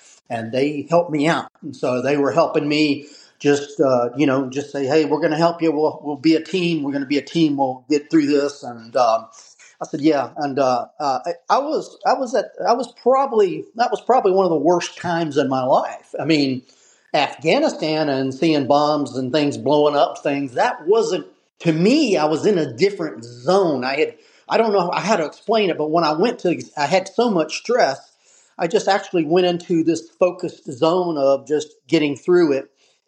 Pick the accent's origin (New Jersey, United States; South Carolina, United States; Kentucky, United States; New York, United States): South Carolina, United States; I mean, I'm from the South, in South Carolina.